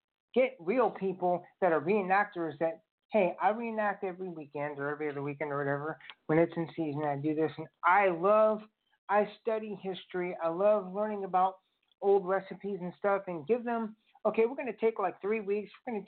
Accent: Germany; I come from Germany. I come from post-World War Hitler.

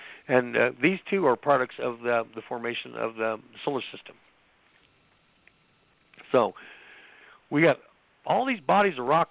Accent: Indiana, United States; Years ago, when I was growing up, I grew up in Indiana, farm boy, country boy, and we learned how to hunt and everything.

